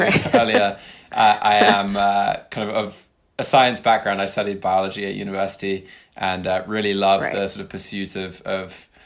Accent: United Kingdom; moved away as an adult; now in United States; So I was born here in the States briefly lived in Brooklyn, but spent the majority of my life in the UK through the end of college.

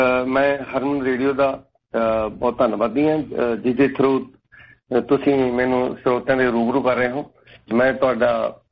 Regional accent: Chatthe Sekhwan, Punjab, India; ਮੇਰਾ ਪਿੰਡ ਹੈ ਜੀ ਚੱਠੇ ਸੇਖਵਾਂ, ਜ਼ਿਲ੍ਹਾ ਸੰਗਰੂਰ, 5 ਕਿਲੋਮੀਟਰ ਹੈ ਸੰਗਰੂਰ ਤੋਂ। ਮੈਂ ਉੱਥੇ ਹੀ ਮੇਰਾ ਬਚਪਨ ਗੁਜ਼ਰਿਆ।

